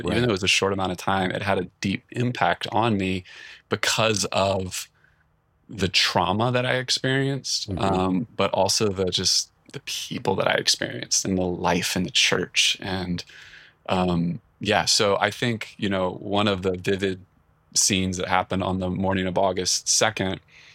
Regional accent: Richmond, Virginia, United States; Richmond, Virginia, the suburbs, suburban culture shock.

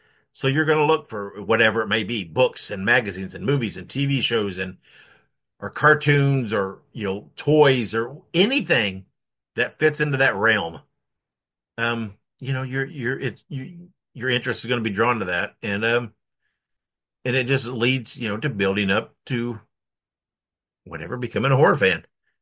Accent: Indiana, United States; I'm introduced to horror by watching the local horror host when I grew up in Indiana was Sammy Terry, and on watching his show.

